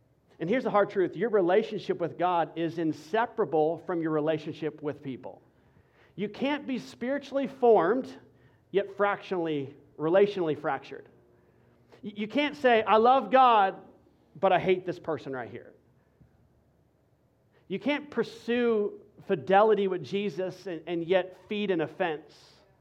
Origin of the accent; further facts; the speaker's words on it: Texas, United States; I found out as a Texan one important thing